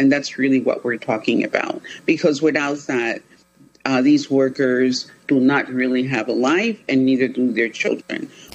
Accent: Venezuela; as an immigrant myself, I'm from Venezuela

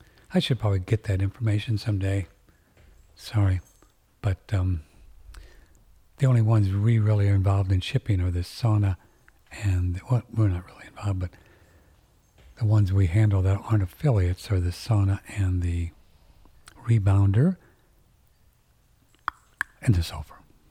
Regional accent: Canada; now in Japan; I'm a Canadian living in Japan.

